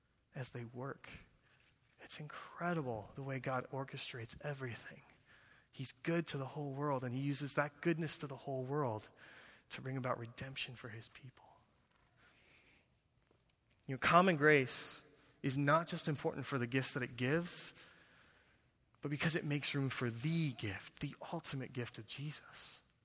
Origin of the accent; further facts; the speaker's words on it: Michigan, United States; now in Carlsbad, United States; especially us, we live in Carlsbad. Are you kidding me? It's like 70 degrees and sunny every day. I grew up in Michigan. It's not like that everywhere.